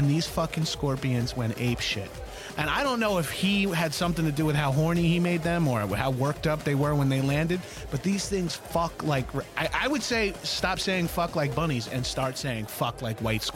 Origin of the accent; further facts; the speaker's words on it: Nevada, United States; I grew up in just outside of Las Vegas.